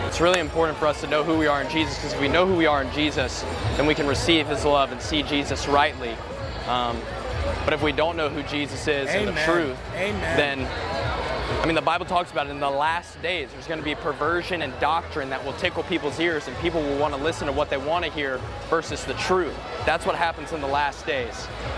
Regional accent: Georgia, United States; I'm from Georgia. I moved here like 2 years ago

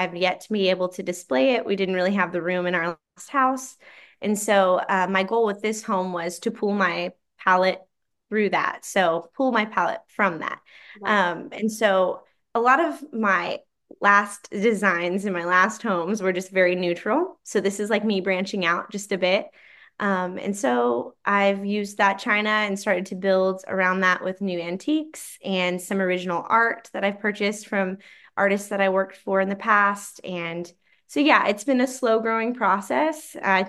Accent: South Coffeyville, Oklahoma, United States; moved away as an adult; now in Cedar Falls, United States; I'm originally from South Coffeyville, Oklahoma, so the Oklahoma-Kansas border. And about 6 months ago, my husband's work pulled us to Iowa. So we now reside in Cedar Falls, Iowa.

